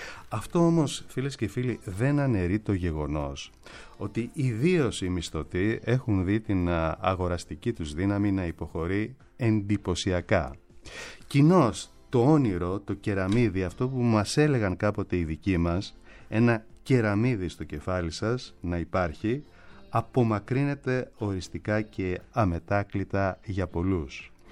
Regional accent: Greece; Όμως για μας, για τους Έλληνες, η πρόσβαση στην αγορά κατοικίας γίνεται σχεδόν αδύνατη

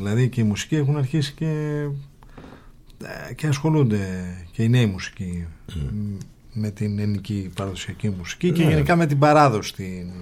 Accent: Athens, Attica, Greece; επειδή μεγαλώσαμε στην Αθήνα

